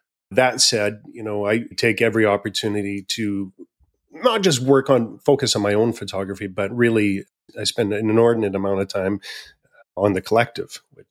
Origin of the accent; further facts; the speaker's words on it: Canada; So I'm a Canadian conservation photojournalist. I'm based in British Columbia on Vancouver Island.